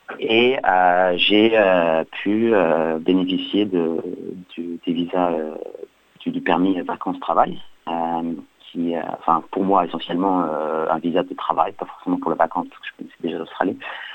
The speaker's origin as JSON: {"language": "French", "region": "Réunion", "country": "France", "tie": "born or raised there", "moved": "as an adult", "said": "Donc moi, je suis né à La Réunion et j'y ai vécu mes 20 premières années. Et mes parents y habitent toujours."}